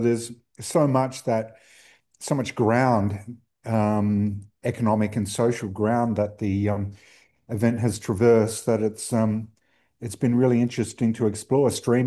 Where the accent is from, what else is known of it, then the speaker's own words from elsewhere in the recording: Sydney, New South Wales, Australia; So back in the day when I was a kid, I grew up in Sydney.